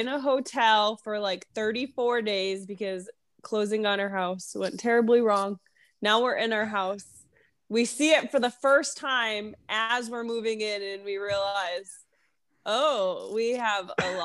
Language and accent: English; New York, United States; also born or lived in Arizona, United States / Utah, United States; I'm originally from New York. I lived about 11 years in the West Coast, divided between Arizona and Utah.